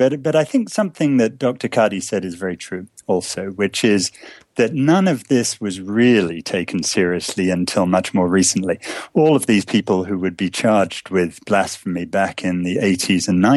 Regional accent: United Kingdom; also born or lived in United States; And as you may tell, I'm half British and half American, and I apologize for the part that's British on that because—

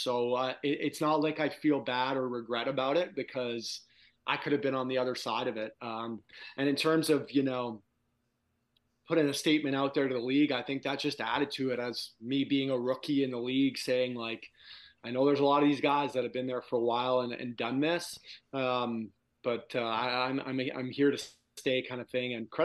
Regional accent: Toronto, Ontario, Canada; I talked about growing up in Toronto and watching the Battle of Ontario.

